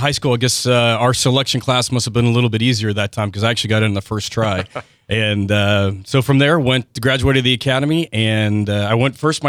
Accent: Manassas, Virginia, United States; Hey, so I grew up in Manassas, Virginia, just on

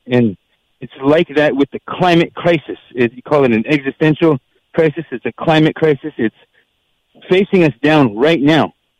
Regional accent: North Dakota, United States; now in Pine Ridge, United States; I grew up on Standing Rock

